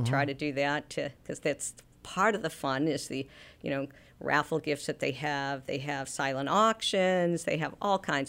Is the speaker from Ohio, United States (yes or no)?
no; Walpole, Massachusetts, United States; Now, I may not know them because, of course, I was from Walpole